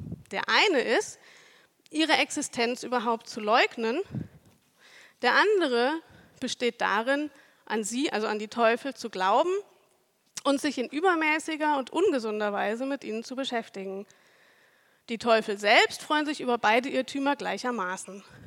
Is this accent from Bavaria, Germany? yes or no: no; Wiesloch, Baden-Württemberg, Germany; Ich komme aus Wiesloch, da lebe ich zusammen mit dem Micha, meinem Mann. Und ich lebe nicht nur in Wiesloch, ich arbeite auch in Wiesloch.